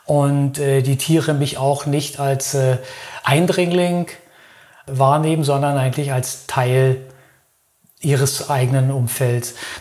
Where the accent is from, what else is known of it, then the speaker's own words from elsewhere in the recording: Berlin, Germany; now in Lörrach, Germany; Ich bin innerhalb von Lörrach umgezogen. Das ist ja hier in der Nähe von Basel. Ich komme eigentlich aus Berlin, aber meine Partnerin, die arbeitet in Basel und wir leben hier in Lörrach und sind innerhalb der Stadt umgezogen.